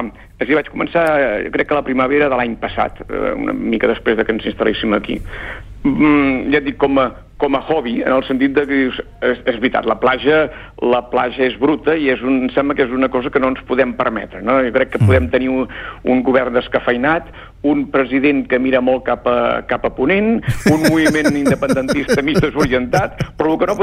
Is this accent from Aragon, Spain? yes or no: no; Girona, Catalonia, Spain; also born or lived in Palafrugell / Llafranc; Jo soc de Girona, tot i que havia viscut també a Palafrugell, a Llafranc, als anys 80, quan vaig començar a treballar de mestre.